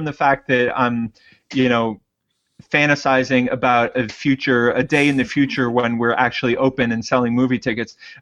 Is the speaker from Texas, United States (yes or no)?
no; Brooklyn, New York, United States; showing up in my hometown of Brooklyn.